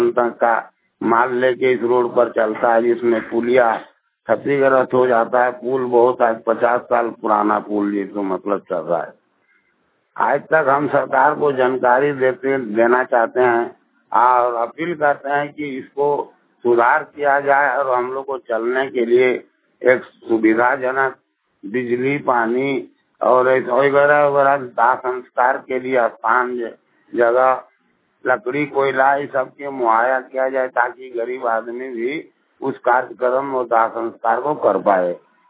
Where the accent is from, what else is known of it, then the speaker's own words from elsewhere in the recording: Bokaro, Jharkhand, India; टाण वाली डी बोकारो झारखंड के रहने वाला हूँ।